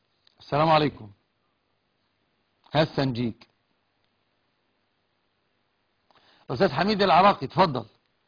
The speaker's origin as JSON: {"language": "Arabic", "town": "Alexandria", "region": "Alexandria Governorate", "country": "Egypt", "said": "انا اسكندراني."}